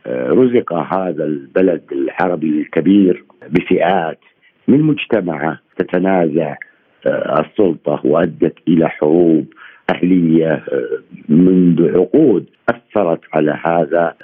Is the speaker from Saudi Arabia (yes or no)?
yes; Saudi Arabia; شوفي، أنا كمواطن خليجي وتحديدا كمواطن سعودي